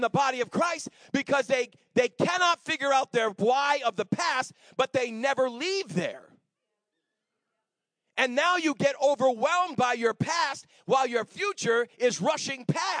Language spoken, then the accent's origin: English; Boston, Massachusetts, United States; But you know something? I'm not from here. I'm from Boston.